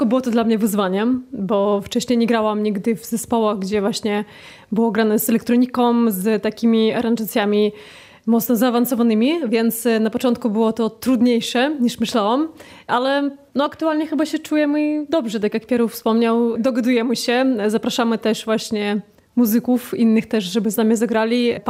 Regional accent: Belarus; now in Poland; ja się wychowałam na Białorusi, pochodzę też stamtąd, natomiast ciężko mi też tak naprawdę się określić co do narodowości. Mieszkam w Polsce

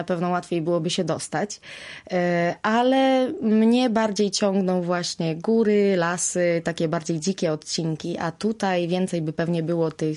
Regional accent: Stare Sioło, Subcarpathian Voivodeship, Poland; also born or lived in Lubaczów; Urodziłam się w Lubaczowie, natomiast wychowywałam się w takiej małej wiosce, Stare Sioło.

